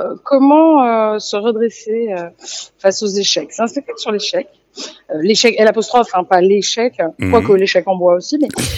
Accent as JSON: {"language": "French", "town": "Marseille", "region": "Provence-Alpes-Côte d'Azur", "country": "France", "tie": "born or raised there", "said": "J'ai grandi à Marseille."}